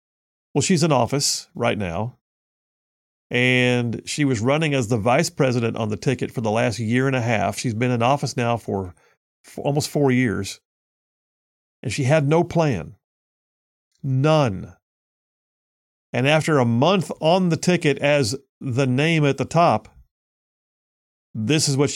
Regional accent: the South, United States; I was born and raised in the South. I mean, I'm from here.

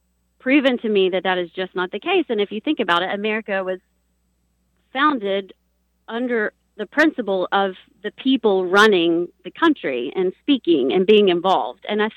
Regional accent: Knoxville, Tennessee, United States; Well, actually, I grew up in Knoxville, Tennessee, and was involved in kind of the political arena in Tennessee when growing up there and in college.

